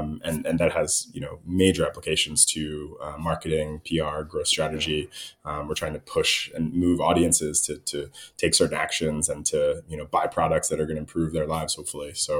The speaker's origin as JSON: {"language": "English", "town": "Narrowtown", "region": "Pennsylvania", "country": "United States", "tie": "born or raised there", "said": "I grew up outside of Philadelphia, a place called Narrowtown, so kind of an old mill town just on the outskirts of the city."}